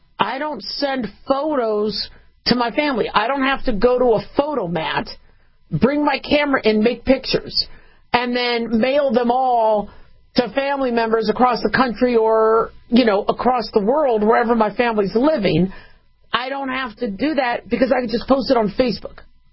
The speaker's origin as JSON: {"language": "English", "region": "California", "country": "United States", "said": "All right, so I'm from California, and I love the state."}